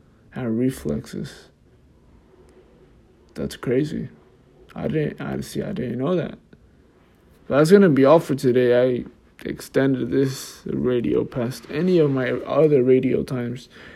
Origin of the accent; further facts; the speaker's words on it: Fontana, California, United States; Oh, and then right here where I'm from Fontana. There's like, a speedway. I'm not too far from it.